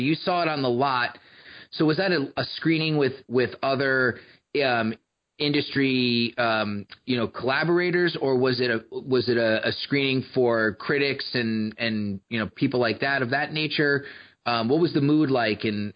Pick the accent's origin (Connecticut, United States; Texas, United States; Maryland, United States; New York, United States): Connecticut, United States; I grew up in Connecticut.